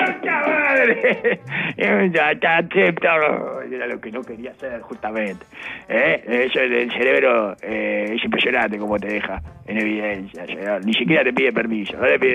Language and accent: Spanish; Canelones, Uruguay; Porque somos de Canelones.